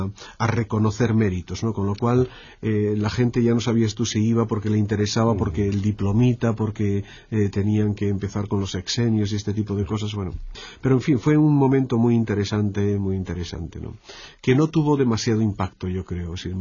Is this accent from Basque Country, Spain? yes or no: no; Pamplona, Navarre, Spain; yo soy de Pamplona, y bueno, allí todo el mundo sabe